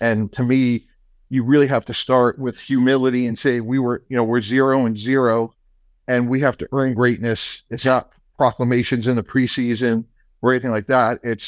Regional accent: Boston, Massachusetts, United States; also born or lived in New York; I was born in New York, but when right now my dad got a job in the Boston area, and, you know, that's what I consider my hometown.

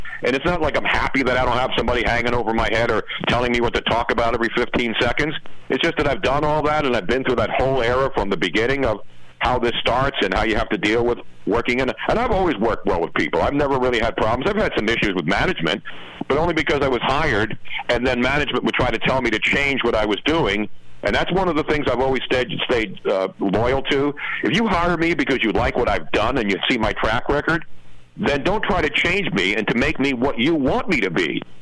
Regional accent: Philadelphia, Pennsylvania, United States; I actually moved back to the same neighborhood I grew up in South Philly, which is a legendary area near the sports complexes

